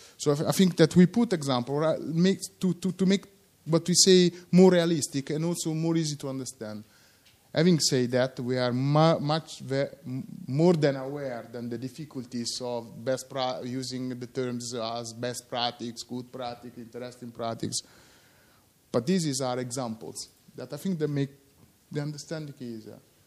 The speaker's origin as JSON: {"language": "English", "country": "Italy", "second_language": "English", "said": "you understand that I come from Italy"}